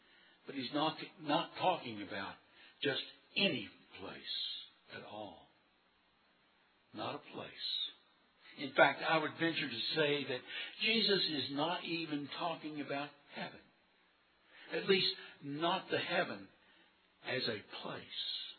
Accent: Huntington, West Virginia, United States; I grew up in Huntington. And while I was there in Huntington, we moved and lived in four different houses during my early years.

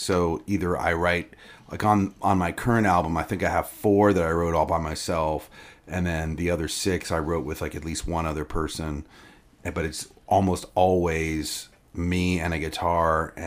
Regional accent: Virginia, United States; I grew up in Virginia, near there, in the woods of Virginia.

